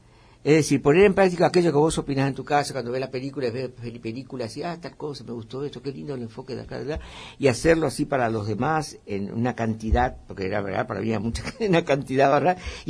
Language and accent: Spanish; Paraguay; Porque mi papá me llevaba de chico al río Paraguay, porque yo soy paraguayo.